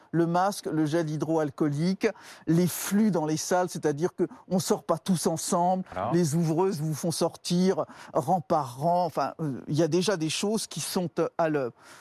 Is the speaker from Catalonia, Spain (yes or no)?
yes; Barcelona, Catalonia, Spain; que je suis de Barcelone